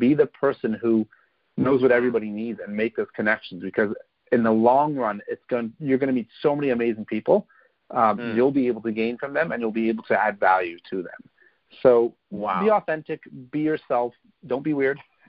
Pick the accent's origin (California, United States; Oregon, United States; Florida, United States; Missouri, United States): Missouri, United States; St. Louis; I've connected with people because I grew up in St. Louis, and on their profile it said they're from St. Louis.